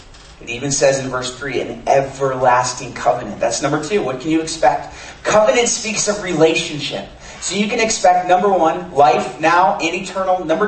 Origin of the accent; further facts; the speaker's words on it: Rochester, New York, United States; I grew up in New York, upstate New York, Rochester. My dad, every year, we had 3 acres of land.